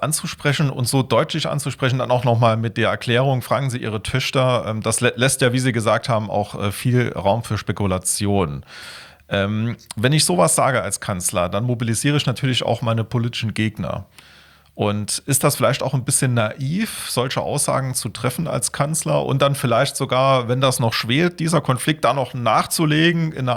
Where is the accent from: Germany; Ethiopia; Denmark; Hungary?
Germany; Saarland; also besser als ich als Saarländer